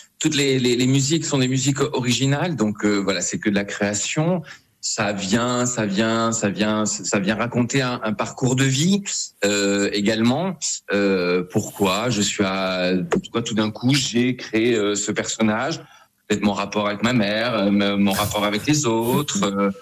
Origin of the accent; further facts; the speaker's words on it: Bordeaux, Nouvelle-Aquitaine, France; now in Paris, France; je suis bordelais. Je suis bordelais, mais ça fait voilà maintenant 20 ans que je suis à Paris.